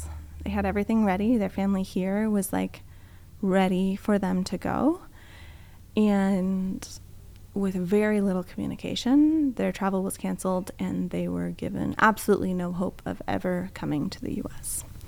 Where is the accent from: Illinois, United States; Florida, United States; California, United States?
California, United States; Fresno; And having the incredible experience of growing up in Fresno and having folks in my classroom